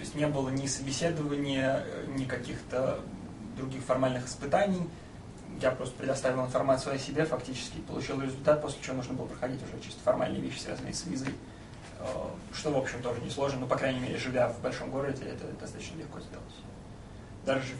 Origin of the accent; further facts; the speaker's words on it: Saint Petersburg, Russia; я из Петербурга, учусь там в аспирантуре, заканчиваю на самом деле аспирантуру в Университете информационных технологий, механики и оптики.